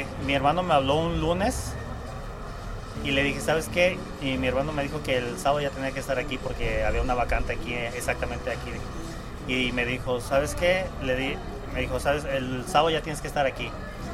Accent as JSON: {"language": "Spanish", "town": "Tlaquepaque", "region": "Jalisco", "country": "Mexico", "tie": "born there", "moved": "as an adult", "said": "Nací en Tlaquepaque, Jalisco."}